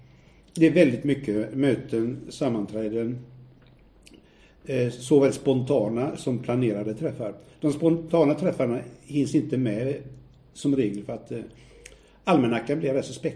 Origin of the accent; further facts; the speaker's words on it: Mölndal, Västra Götaland County, Sweden; Jag tycker att jag pratar väldigt bra rikssvenska numera. Mm. Gotländska försöker man inte på ens, i och med att jag inte är gotlänning. Men jag kommer från västkusten.